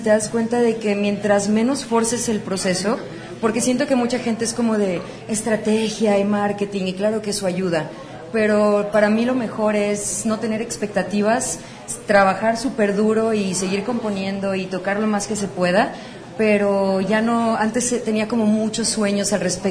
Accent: Guadalajara, Jalisco, Mexico; aquí es mi ciudad natal

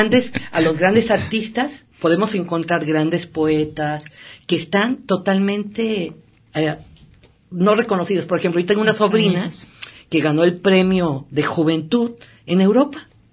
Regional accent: Guadalajara, Jalisco, Mexico; aunque soy de aquí de Guadalajara

